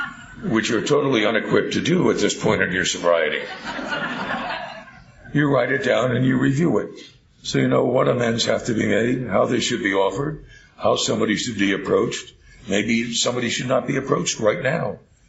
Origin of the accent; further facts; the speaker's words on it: New Jersey, United States; I grew up in New Jersey. We didn't have any crops.